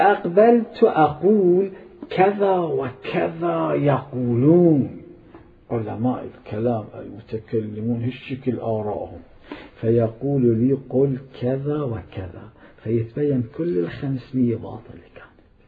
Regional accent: Karbala, Karbala Governorate, Iraq; كان عندنا في كربلاء المقدسة

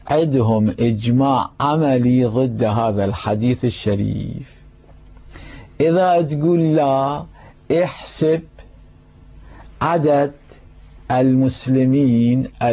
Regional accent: Karbala, Karbala Governorate, Iraq; حتى أنا في أيام طفولتي في كربلاء المقدسة كنت أسمع حوله

